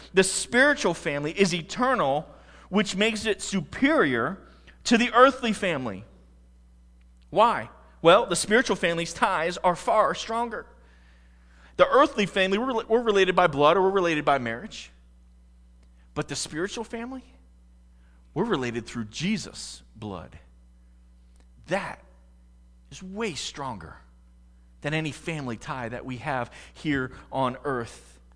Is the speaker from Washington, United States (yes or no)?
no; Pennsylvania, United States; All right, I grew up in Pennsylvania. My dad was born and raised in South Philly. So we are Philadelphia sports nuts.